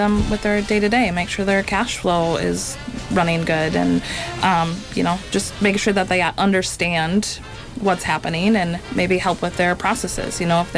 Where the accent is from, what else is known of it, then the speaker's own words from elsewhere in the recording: Greenville, United States; I'm from Greenville, so, you